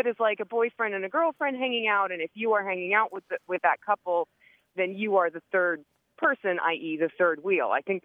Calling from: San Diego, California, United States; I'm calling from San Diego.

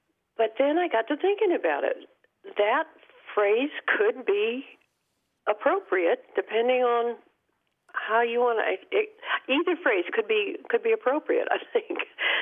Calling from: Kerrville, Texas, United States; I'm calling from Kerrville, Texas.

